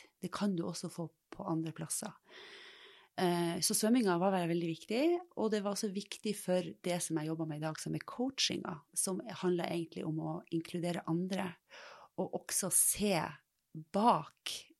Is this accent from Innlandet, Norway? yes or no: no; Fauske, Nordland, Norway; moved away as an adult; also born or lived in Trondheim; now in Oslo, Norway; jeg bor i Oslo. Og så kommer jeg egentlig fra Fauske I Nordland. Der vokste jeg opp til jeg må tenke meg litt om 18 år. Og flyttet til Trondheim, tok utdanning der, og flyttet til Oslo og begynte å jobbe der I 1998.